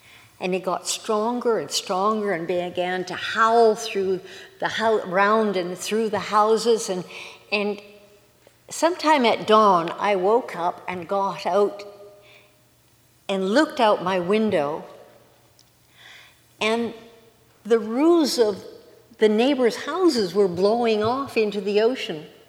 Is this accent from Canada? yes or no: yes; British Columbia, Canada; also born or lived in Prince Rupert; I grew up in Vancouver Island